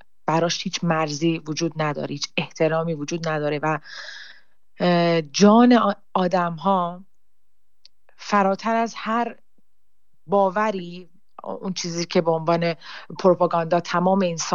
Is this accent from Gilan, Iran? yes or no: yes; Rasht, Gilan, Iran; moved away; وقتی خبر رو مخصوصا از شهر خودم رشت شنیدم تا این ارتباط وصل بشه از یک کشور دیگه به اون کشوری که هیچ ارتباط اینترنتی درستی هم نداره و هیچ دست رسی من به عنوان یک انسانی که در خارج از ایران زندگی میکنم به اقوامم ندارم